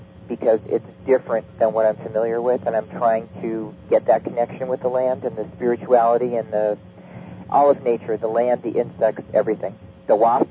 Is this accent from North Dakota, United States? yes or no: no; California, United States; there's some of much of it that isn't beautiful to me because I'm from California.